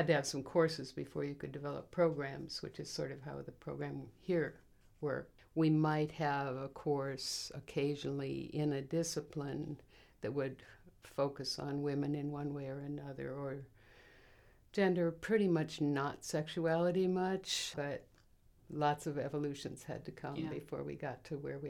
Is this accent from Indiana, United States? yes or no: yes; South Bend, Indiana, United States; born there; I was born in South Bend, Indiana, and after college I went to graduate school at Indiana University.